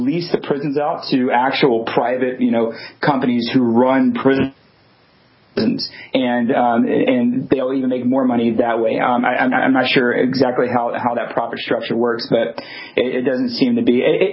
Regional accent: Louisiana, United States; now in Portland, United States; So I am in Portland right now, but I'm originally from Louisiana.

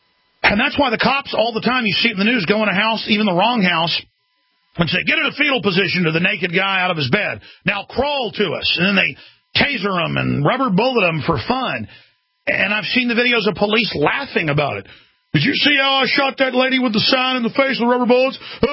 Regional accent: Dallas, Texas, United States; I remember growing up in Dallas, and my dad had friends that were police that would come over and stuff and play cards and things like that.

